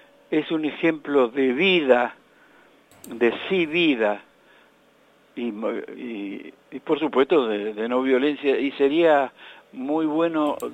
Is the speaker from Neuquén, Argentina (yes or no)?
no; Luján de Cuyo, Mendoza, Argentina; born there; nací en Luján claro. de Cuyo, ahí en la calle San Martín, a una cuadra de la cancha del Bajo.